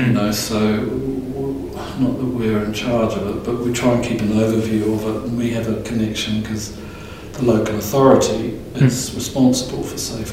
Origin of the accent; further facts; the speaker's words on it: New Zealand; now in England, United Kingdom; So I grew up in New Zealand.